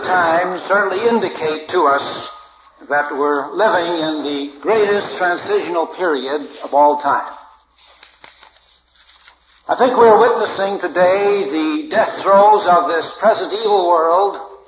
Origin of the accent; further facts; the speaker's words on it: Chicago, Illinois, United States; As growing up in Chicago under the tutorship of Brother Edmund and all the other elders in Chicago Ecclesia